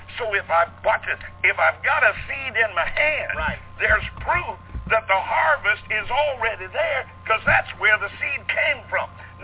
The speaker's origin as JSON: {"language": "English", "region": "Kentucky", "country": "United States", "said": "I am a hillbilly from Eastern Kentucky."}